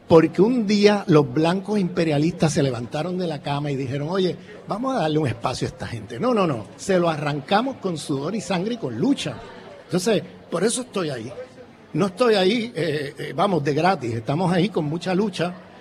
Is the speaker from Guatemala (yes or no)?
no; Puerto Rico; yo soy puertorriqueño.